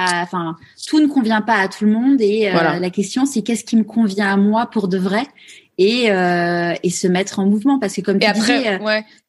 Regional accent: France; nous, en tant que Français

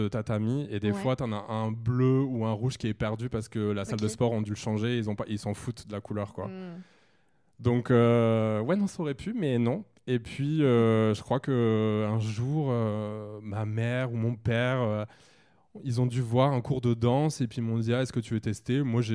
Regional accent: Pau, Nouvelle-Aquitaine, France; also born or lived in Les Lilas; Alors, je suis né dans le 93 au Lila.

